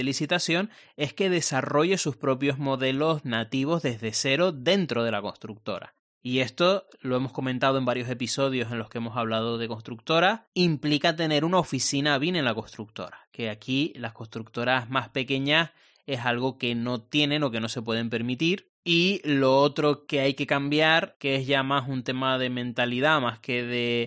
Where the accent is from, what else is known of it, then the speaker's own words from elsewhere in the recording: Argentina; Soy de Argentina y trabajo en una constructora.